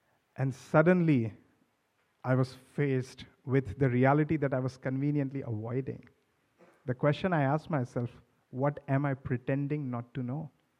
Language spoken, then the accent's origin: English; India; now in United States; Growing up in India, I've come to Silicon Valley.